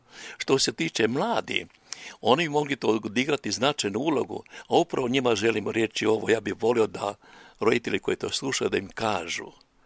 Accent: Croatia; kako da ja ne bi volio, ja kao rođeni Hrvat tamo.

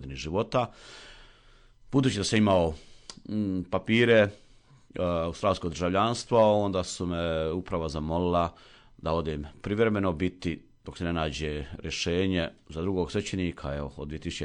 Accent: Rama, Federation of Bosnia and Herzegovina, Bosnia & Herzegovina; born there; porijeklom sam, rodom sam iz u Bosni i Hercegovini, u mjesto Rama.

